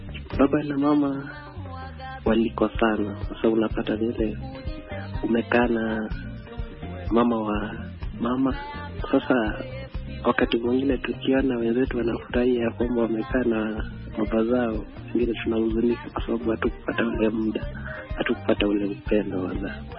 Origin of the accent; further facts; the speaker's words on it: Kapsabet, Nandi County, Kenya; natokea maeneo ya Kapsabet nchini Kenya